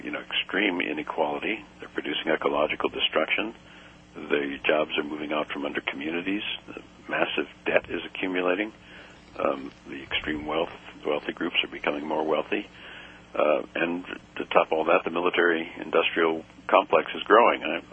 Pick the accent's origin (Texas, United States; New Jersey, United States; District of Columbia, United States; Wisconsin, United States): Wisconsin, United States; I mentioned earlier, I'm from Wisconsin, and I went to college, the very end of my college period.